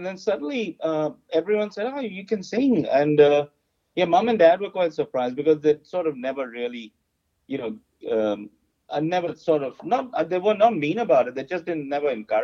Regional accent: Karachi, Sindh, Pakistan; moved away as an adult; now in Australia; I grew up in the city of Karachi, which is in Pakistan. Oh, really? Okay. Yeah. And I migrated to Australia when I was, I think, 27 in 1991.

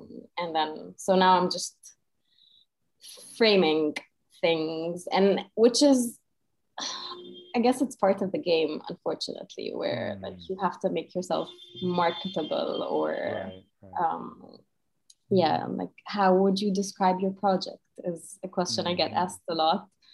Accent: Cairo, Cairo Governorate, Egypt; I grew up in Cairo and I went to school there.

